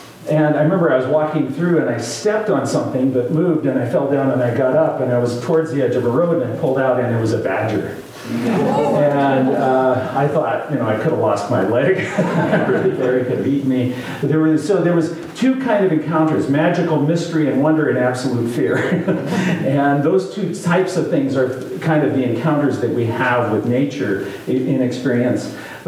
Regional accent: Odessa, Washington, United States; I grew up in Odessa, Washington, not too far from here.

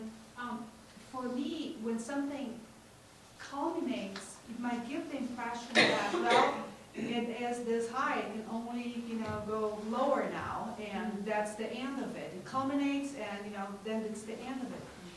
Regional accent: Brazil; accent: Brazilian; English is a second language; for putting up with my terrible Brazilian accent.

